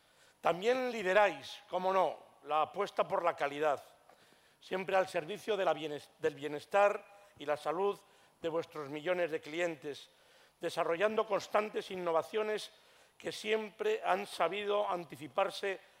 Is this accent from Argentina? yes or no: no; Castile and León, Spain; un buque insignia de la industria agroalimentaria de mi tierra, de nuestra tierra, de la tierra de Don Tomás, de Castilla y León